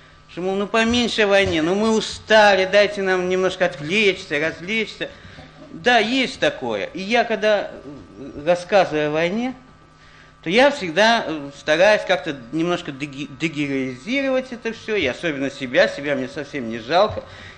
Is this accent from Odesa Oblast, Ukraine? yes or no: yes; Odesa, Odesa Oblast, Ukraine; Я одессит, во-первых, да, по происхождению.